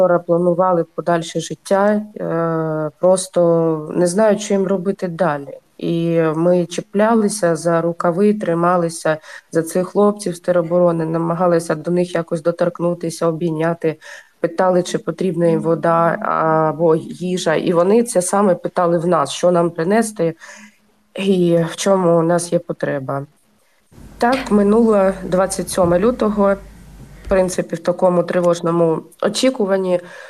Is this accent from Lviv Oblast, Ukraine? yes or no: no; Yenakiieve, Donetsk Oblast, Ukraine; Я з Єнаківа Донецької області